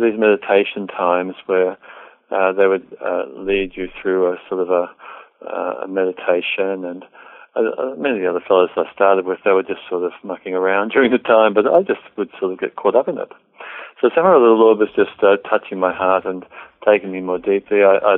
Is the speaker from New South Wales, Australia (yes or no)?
yes; Murrumburra, New South Wales, Australia; I was born in Murrumburra in 1948. I grew up there